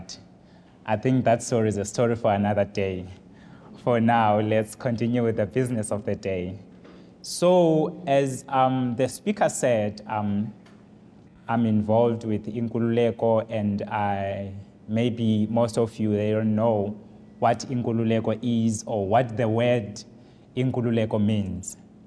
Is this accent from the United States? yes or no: no; South Africa; first language Xhosa; English is a second language; I'm from Africa, so bear with me.